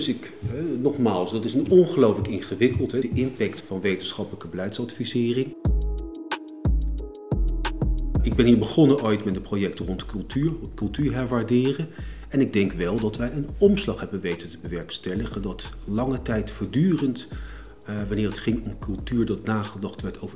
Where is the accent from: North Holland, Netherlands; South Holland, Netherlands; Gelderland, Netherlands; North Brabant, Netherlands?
South Holland, Netherlands; Leidschendam; also born or lived in The Hague; Ik kom natuurlijk uit een beschermd middenklasse gezin. Geboren in Den Haag, opgroeiend in Leidschendam.